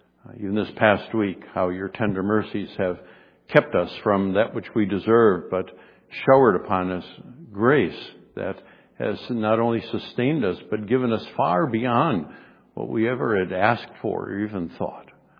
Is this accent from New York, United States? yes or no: yes; New York, United States; I grew up in Western New York.